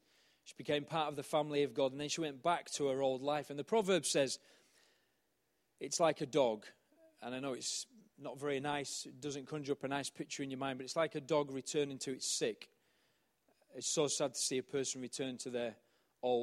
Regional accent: Yorkshire and the Humber, United Kingdom; I'm a Yorkshireman though, what do you expect?

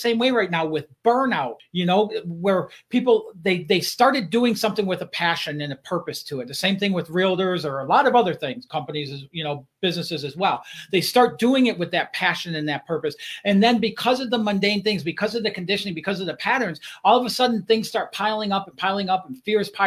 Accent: Detroit, Michigan, United States; You know, I growing up in Detroit, you know, I played hockey.

